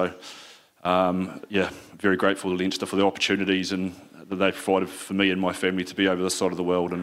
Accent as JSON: {"language": "English", "region": "Nelson", "country": "New Zealand", "tie": "born or raised there", "said": "I was a 30-year-old chipping away as a rugby development officer in my hometown of Nelson"}